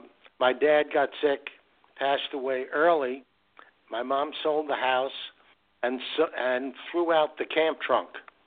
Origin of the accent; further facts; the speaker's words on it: Brooklyn, New York, United States; I was a Brooklyn Dodger fan. I grew up in Brooklyn, New York.